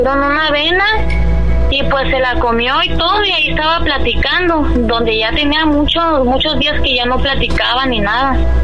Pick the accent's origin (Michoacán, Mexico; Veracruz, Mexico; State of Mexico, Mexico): Michoacán, Mexico; now in Colima, Mexico; Pues yo vivo aquí en Colima y mi abuelito, pues todos somos de Michoacán, somos originarios de Michoacán.